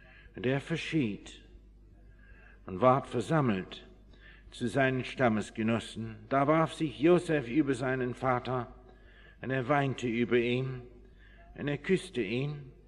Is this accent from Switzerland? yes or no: no; England, United Kingdom; born or raised there